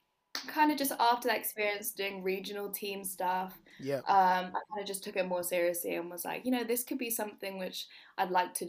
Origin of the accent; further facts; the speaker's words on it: Exeter, South West England, United Kingdom; So for me, basketball, growing up in Exeter, like basketball really wasn't a thing.